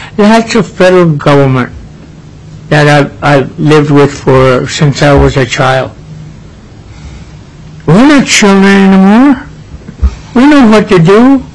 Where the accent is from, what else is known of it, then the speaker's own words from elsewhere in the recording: Alaska, United States; born there; I was born in Anwar, but I live in NPRA.